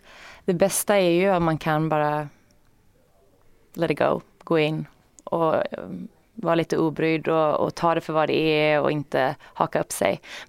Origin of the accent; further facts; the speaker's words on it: Sweden; accent: Swedish; jag kan kanske inte riktigt spela familjemedlem eller syster eller mamma i en amerikansk familj om jag har min svenska accent.